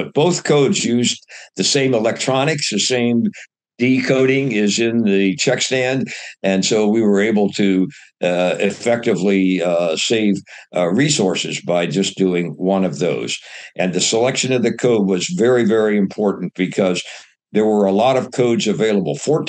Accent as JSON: {"language": "English", "town": "Dayton", "region": "Ohio", "country": "United States", "tie": "born or raised there", "said": "And growing up in Dayton, Ohio, which happens to be the home of a company called National Cash Register, NCR"}